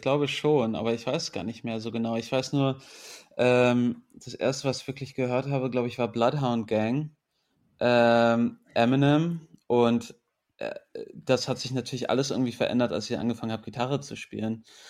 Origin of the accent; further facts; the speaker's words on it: Berlin, Germany; also born or lived in England; Ich bin in Berlin groß geworden, bilingual aufgewachsen. Und habe auch in England gelebt eine Weile fürs Studium, aber ich würde mal sagen, ich bin Berliner.